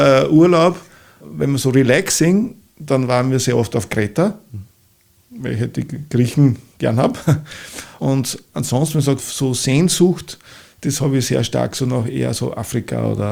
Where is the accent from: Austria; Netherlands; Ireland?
Austria; Upper Austria; now in Vienna, Austria; Und ich gesagt, ich komme aus dem Müllviertel, das war jetzt nichts Negatives mehr